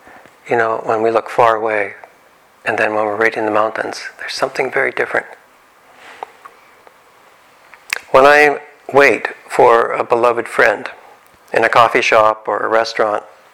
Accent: Calgary, Alberta, Canada; Growing up in Calgary, the Rockies were only a couple of hours away

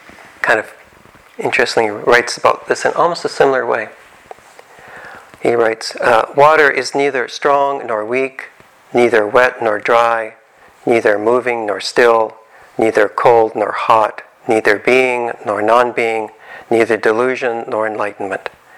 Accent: Calgary, Alberta, Canada; Growing up in Calgary, the Rockies were only a couple of hours away

